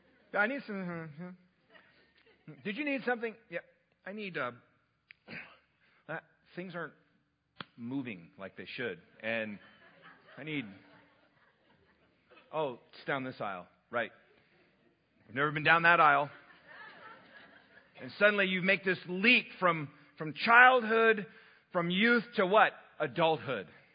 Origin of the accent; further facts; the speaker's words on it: England, United Kingdom; when I was a young man growing up in England